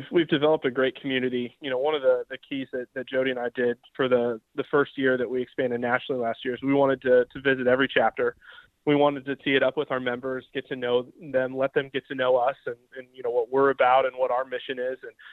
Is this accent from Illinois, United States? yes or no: yes; Decatur, Illinois, United States; Used to grow up when I was 8, 9 years old with a little 9-hole course in my hometown, Decatur, Illinois.